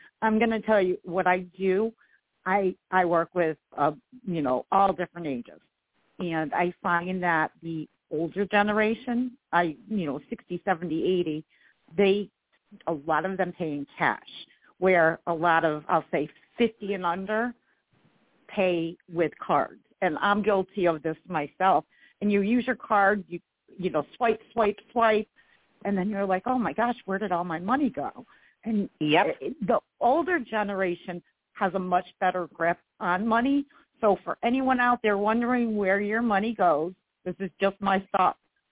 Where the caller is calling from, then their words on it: New York, United States; I'm in the great state of New York.